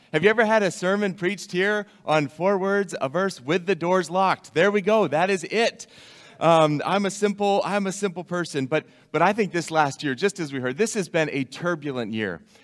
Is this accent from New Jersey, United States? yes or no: no; Massachusetts, United States; And I grew up in Massachusetts. I grew up knowing what a nor'easter was.